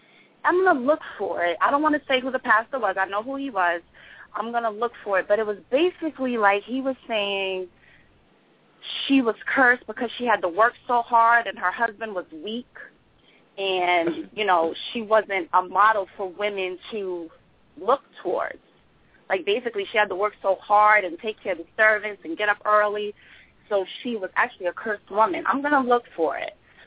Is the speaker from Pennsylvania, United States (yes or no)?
no; Long Island, New York, United States; I'm from New York, Long Island.